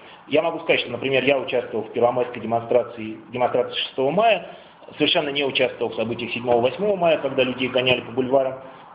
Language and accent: Russian; Moscow, Russia; я из Москвы